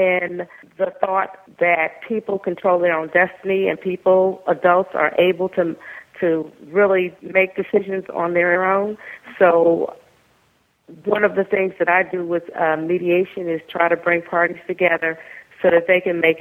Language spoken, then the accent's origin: English; Brooklyn, New York, United States; also born or lived in Alabama; I was born in Alabama. In 19 blah, blah, blah. And by the time I was 7, we had moved to New York. My dad was a New Yorker and wanted to go back to the city. And so I grew up in Brooklyn